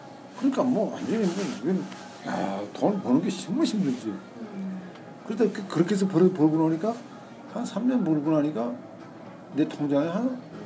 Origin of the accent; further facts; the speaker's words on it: North Korea; 내 고향의 이름을 따서. 그래서 우리 탈북자들이 나 우리 북경 와서 내가 들려와가지고 우리 회사 와가지고